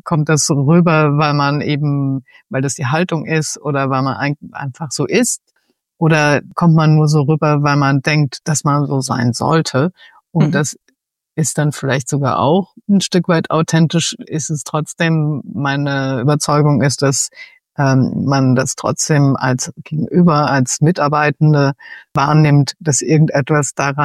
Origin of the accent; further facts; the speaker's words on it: Germany; was wir als Deutsche ja auch gelernt haben, dass wir immer schön die Emotionen unterm Deckel halten sollen, immer schön ausgeglichen.